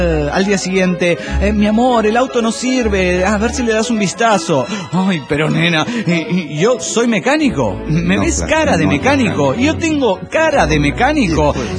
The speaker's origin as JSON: {"language": "Spanish", "region": "Mexico City", "country": "Mexico", "said": "del DF mexicano."}